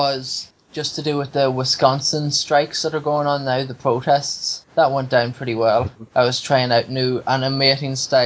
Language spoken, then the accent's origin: English; Ireland; As an Irish father, probably sitting at home with my one-year-old daughter